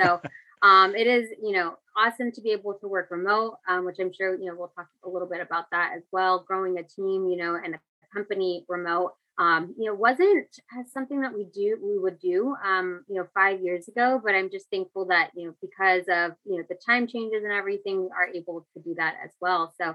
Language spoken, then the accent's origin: English; Houston, Texas, United States; also born or lived in New Jersey; now in Pismo Beach, United States; Right now I'm based out of California. I am from Houston. I've kind of traveled and lived all over the US. I spent some time in New Jersey as well. But right now I call home Pismo Beach.